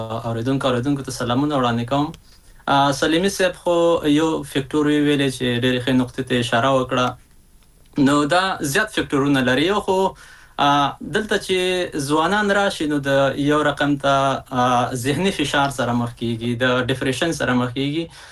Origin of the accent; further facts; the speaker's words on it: Afghanistan; د خبرونو سره ټکی به مونږ افغانان یو